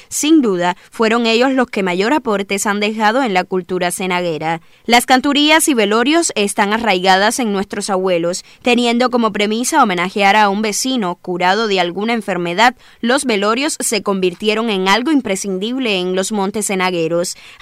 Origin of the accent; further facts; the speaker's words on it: Cuba; todos somos cubanos y casi no se nota la diferencia.